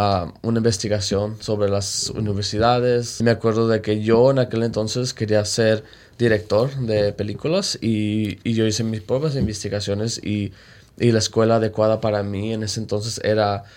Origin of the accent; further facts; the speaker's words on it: Mexico; born there; yo no podía ir porque yo nací en México y que los inmigrantes no van a la universidad